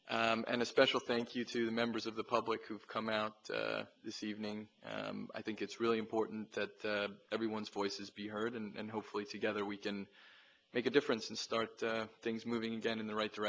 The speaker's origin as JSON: {"language": "English", "town": "Rockville", "region": "Maryland", "country": "United States", "tie": "born or raised there", "said": "I was born and raised in Rockville, Maryland, and I've been taking the Red Line for as long as I can remember."}